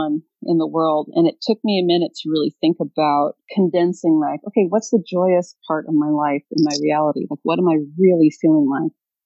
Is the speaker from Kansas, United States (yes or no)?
no; Hawaii, United States; I grew up on the Big Island of Hawaii.